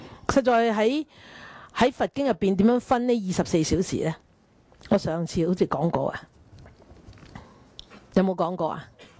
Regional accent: China; 我哋中国人咪成日讲黄朝白晏啊吓

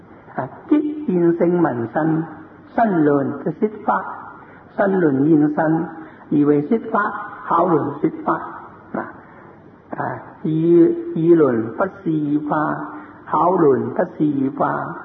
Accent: China; 大色咧，在我哋中国人咧，佢按嘅名字咧叫做玉皇大帝。

